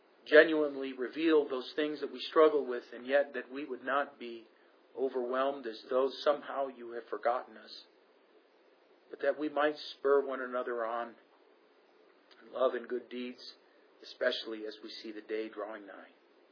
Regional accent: United States; we are so American. We are so wrapped up in ourselves and in our pleasures and our desires

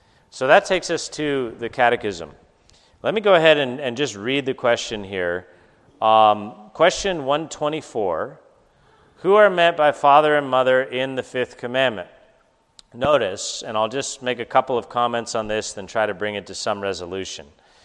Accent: California, United States; Maybe most of you know I'm from Southern California. We have a visitor from my same hometown, which is great.

